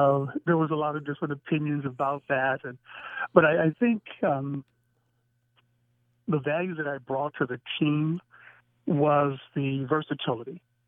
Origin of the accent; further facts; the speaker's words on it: St. Louis, Missouri, United States; Coach Coryell, of course, I grew up in the East St. Louis, St. Louis, Missouri area.